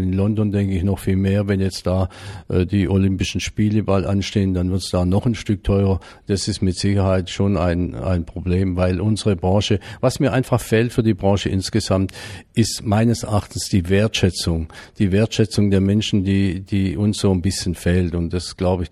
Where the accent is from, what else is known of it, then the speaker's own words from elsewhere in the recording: Baden-Württemberg, Germany; wenn ich jetzt da an meine Heimat denke, an die Schwäbische Alb und auch an den Schwarzwald